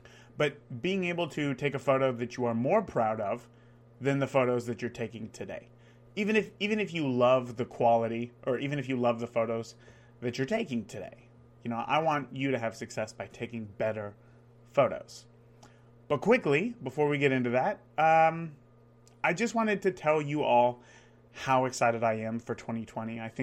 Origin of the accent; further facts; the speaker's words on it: California, United States; growing up in California, there really wasn't that much of a change in seasons.